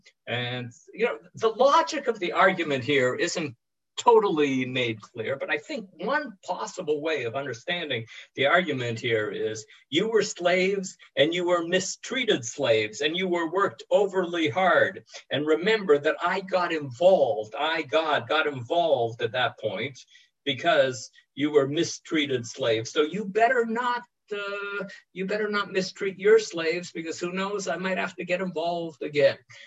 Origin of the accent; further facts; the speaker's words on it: Toronto, Ontario, Canada; This idea that I grew up with in Toronto, the idea of a common day of pause